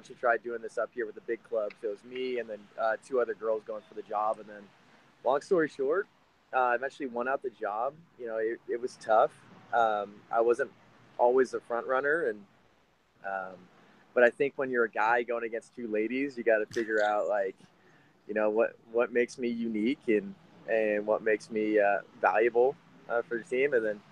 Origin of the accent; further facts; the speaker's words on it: Walnut Creek, California, United States; also born or lived in Sacramento; So I was born in Walnut Creek, lived here the first 9 years of my life, and then moved up to Sacramento.